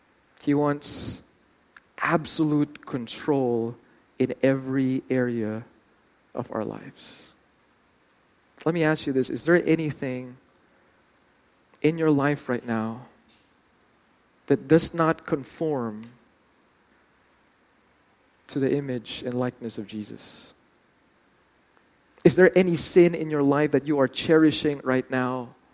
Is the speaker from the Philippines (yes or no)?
yes; Philippines; You're not being Filipino now. You know, we love rice